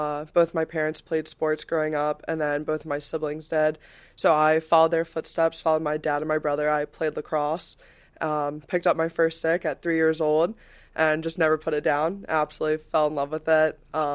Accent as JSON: {"language": "English", "town": "Baltimore", "region": "Maryland", "country": "United States", "said": "So I'm from Baltimore, Maryland, and I have a brother and a sister, and then my two parents, and then I'm the youngest."}